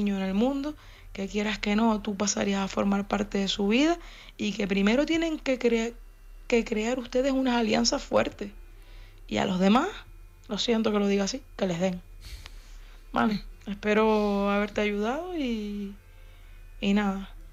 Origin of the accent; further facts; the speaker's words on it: Tenerife, Canary Islands, Spain; moved away as an adult; now in Gran Canaria, Spain; yo soy de Tenerife, pero llevo 16 años viviendo en Gran Canaria.